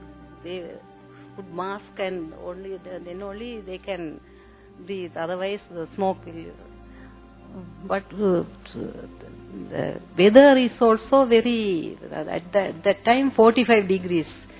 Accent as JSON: {"language": "English", "country": "Sri Lanka", "second_language": "English", "said": "And I am from Sri Lanka."}